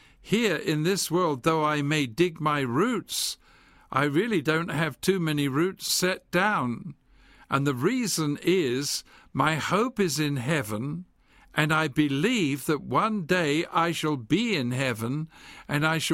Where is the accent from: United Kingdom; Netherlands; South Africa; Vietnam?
United Kingdom; England; now in United States; I am freeborn. I'm an Englishman. There's no doubt of that. Many people tell me my accent is still there.